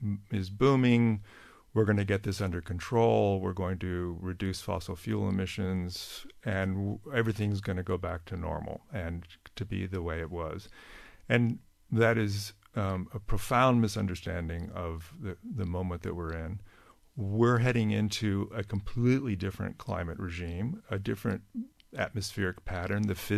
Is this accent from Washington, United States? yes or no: no; California, United States; You know, I grew up in California. I remember the smog in California.